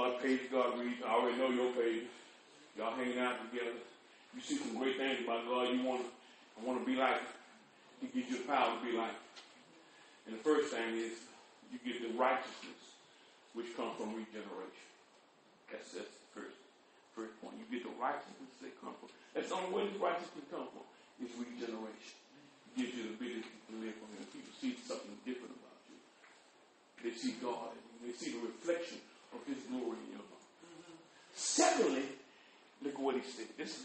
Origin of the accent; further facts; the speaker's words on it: Texas, United States; born there; When I was born in Parkland Hospital. On my birth certificate, it said Parkland Hospital in the color.